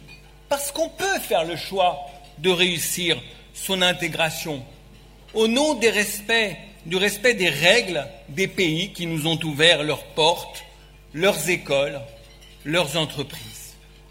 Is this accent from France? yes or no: yes; France; en tant que Français, que nous dénonçons ce soir